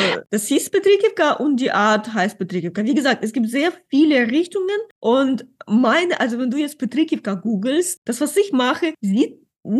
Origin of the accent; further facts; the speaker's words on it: Ukraine; German is a second language; now in Germany; Ich komme aus der Ukraine. Ich bin schon seit fast 15 Jahren in Deutschland.